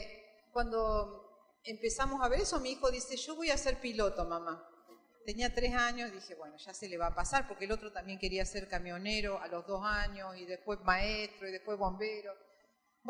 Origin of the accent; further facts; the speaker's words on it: Argentina; moved away as an adult; Yo salí de Argentina, soy médica, estudié en Córdoba, era miembro de una iglesia aquí en Buenos Aires